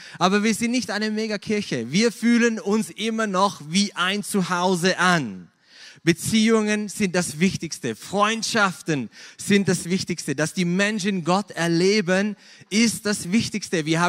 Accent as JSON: {"language": "German", "country": "Switzerland", "moved": "yes", "lives_now": "Singapore", "said": "Ich bin aus Singapur, ich bin aus der Schweiz, aber bin schon seit 20 Jahren habe ich in Singapur gelebt."}